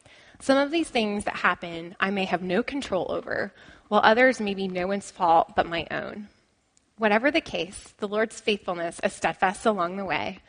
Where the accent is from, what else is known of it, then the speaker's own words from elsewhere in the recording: Billings, Montana, United States; born there; I was born in Billings, Montana.